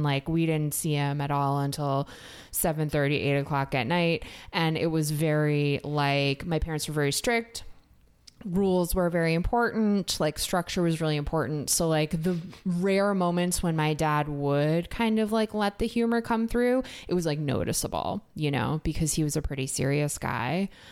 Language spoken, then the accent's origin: English; New York City, New York, United States; I grew up in the North Bronx in Riverdale.